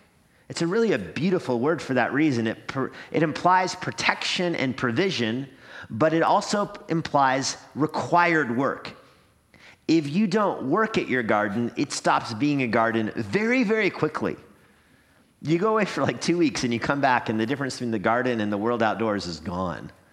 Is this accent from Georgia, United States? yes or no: no; New Mexico, United States; So my mom was adopted and my dad was from New Mexico and I'm from New Mexico